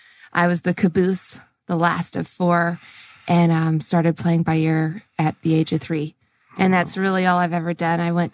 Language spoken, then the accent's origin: English; British Columbia, Canada; now in United States; I grew up in Canada, in British Columbia. You know, because I had family and stuff in Oklahoma, I decided to go to college, you know, in the States.